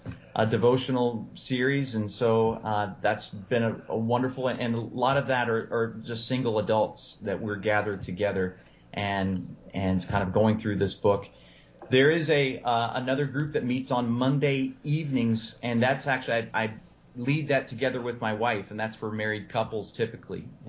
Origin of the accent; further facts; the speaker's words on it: Florida, United States; And so I'm originally from Central Florida, and so my parents, and I said, I'm getting married and I need to find a job.